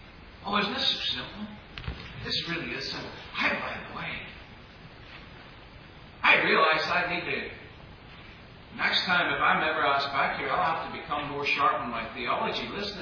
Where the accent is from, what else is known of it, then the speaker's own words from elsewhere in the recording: Ireland; Growing up in Ireland, not in my particular home, but a lot of the neighbors' homes